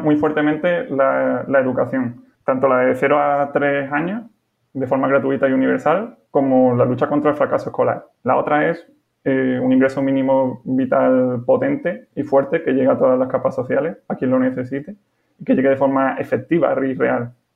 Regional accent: Chiclana de la Frontera, Andalusia, Spain; tengo 28 años, soy de Chiclana de la Frontera, en Cádiz.

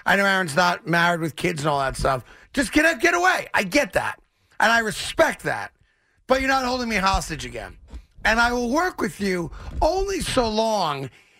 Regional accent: United States; And as you know, as an American, nobody holds me hostage.

